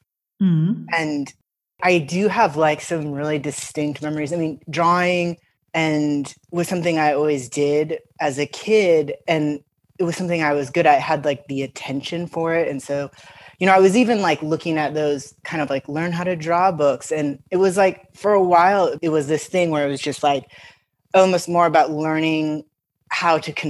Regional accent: Connecticut, United States; I grew up in Connecticut in a suburb outside of Hartford.

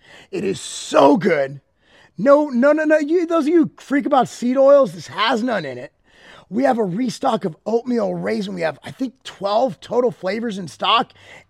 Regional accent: United States; having an opinion as an American, man, it's just something I love doing

